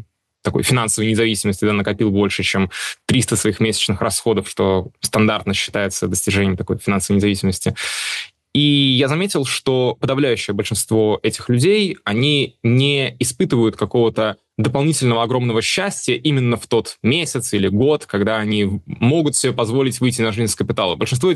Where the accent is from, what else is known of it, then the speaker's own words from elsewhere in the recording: Moscow, Russia; also born or lived in Russian Far East / Saint Petersburg; я родился и вырос в Москве, но при этом довольно быстро после наступления совершеннолетия я переезжал часто и переезжал всегда в небольшие города